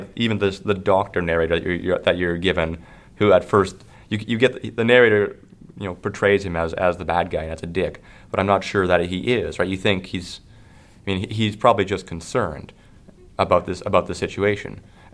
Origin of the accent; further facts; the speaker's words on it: Canada; I'm Canadian and the narrator's Canadian.